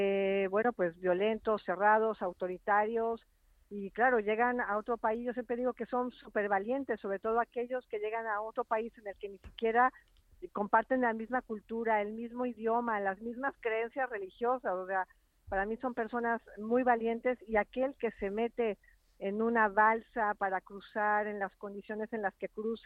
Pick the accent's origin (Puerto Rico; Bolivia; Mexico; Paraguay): Mexico; now in Spain; desde mi óptica como mexicana en España, que ya tengo más de 12 años viviendo aquí, que he vivido en diversos periodos, que además tengo la nacionalidad española, que tengo familia española por la línea materna